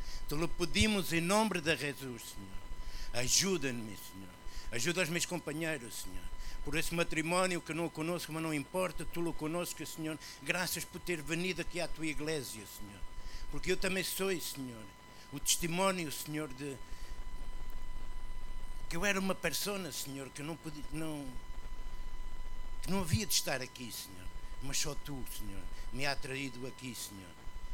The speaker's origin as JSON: {"language": "Portuguese", "region": "Lisbon", "country": "Portugal", "said": "sou português, de Lisboa."}